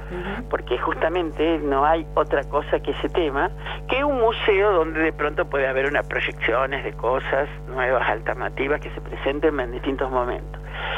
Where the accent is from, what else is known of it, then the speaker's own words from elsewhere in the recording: San Jorge, Santa Fe, Argentina; yo soy santafesina, de un pueblito en la provincia de Santa Fe que se llama San Jorge